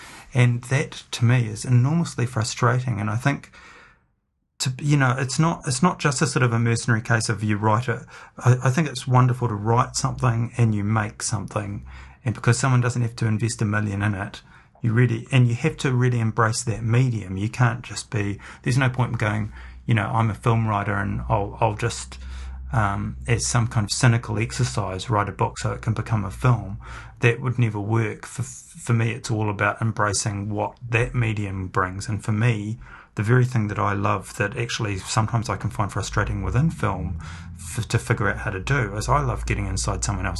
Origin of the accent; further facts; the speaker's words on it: Dunedin, Otago, New Zealand; now in Wellington, New Zealand; Rob and I grew up in Dunedin and the people that we were surrounded by in Dunedin